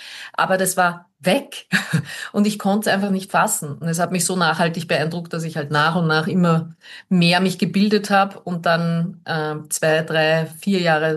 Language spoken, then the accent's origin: German; Upper Austria, Austria; ich bin Oberösterreicherin ursprünglich